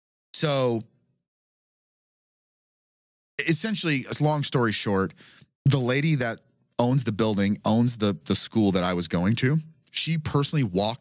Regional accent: United States; I have to really dial back being an American

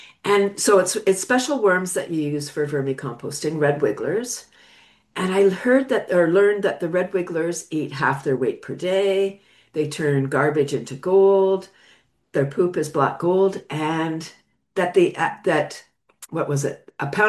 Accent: Toronto, Ontario, Canada; Yeah, so I'm located in Ontario, Canada, just north of Toronto, and I'm from Toronto.

